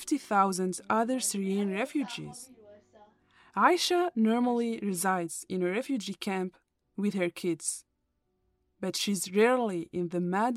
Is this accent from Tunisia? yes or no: yes; Tunisia; English is a second language; moved away as an adult; now in United States; I'm from Tunisia, but studying journalism in the US.